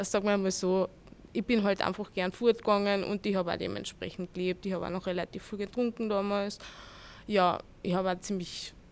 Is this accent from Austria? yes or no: yes; Carinthia, Austria; now in Vienna, Austria; Ich sehe mich mittlerweile nicht mehr so als Kärntnerin.